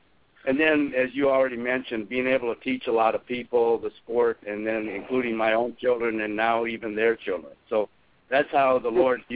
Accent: Iowa, United States; I mean, I grew up in Iowa, and, of course, you could only play tennis pretty much in the summers

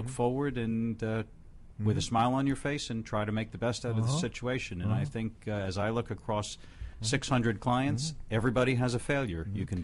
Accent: New York City, New York, United States; Growing up in New York City, I'd walk around with a camera and take pictures of old tenement buildings.

